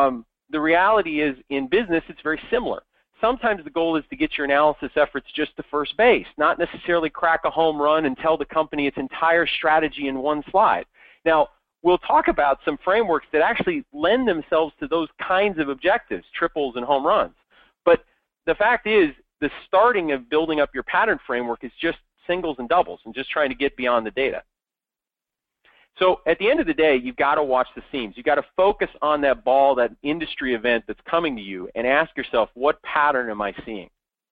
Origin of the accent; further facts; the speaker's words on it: Midwest, United States; I grew up in the Midwest, and I coach my kids' teams. I now live on the West Coast.